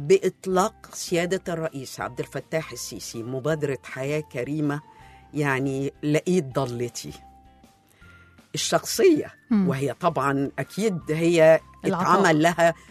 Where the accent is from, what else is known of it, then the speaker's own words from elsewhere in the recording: Egypt; وعندنا في مصر أكبر رابع محطة على مستوى العالم في الطاقة الشمسية